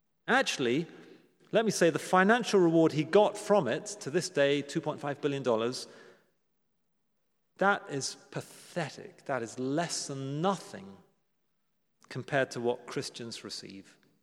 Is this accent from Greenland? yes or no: no; United Kingdom; And maybe I'm totally out of touch as a Brit